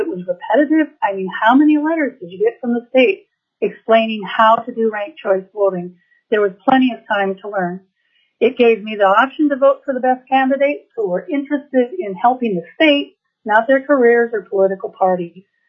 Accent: Anchorage, Alaska, United States; I'm from House District 9 in Anchorage

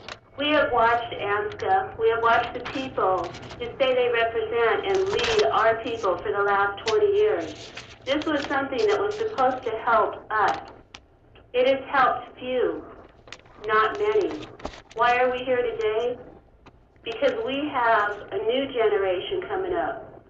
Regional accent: Sitka, Alaska, United States; now in Anchorage, United States; I am Tlingit Indian from Sitka, Alaska, residing now in Anchorage.

